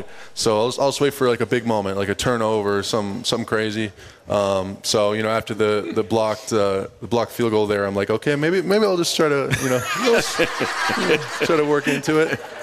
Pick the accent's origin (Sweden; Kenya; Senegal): Sweden; West Sweden; now in United States; our house, we live on a lake. You know, my parents still live there. Like, we grew up in West Sweden, yeah.